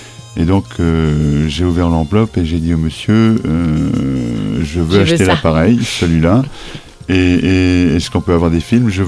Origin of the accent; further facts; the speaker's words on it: Plouézec, Brittany, France; Oui, je suis breton, pur granit au beurre salé.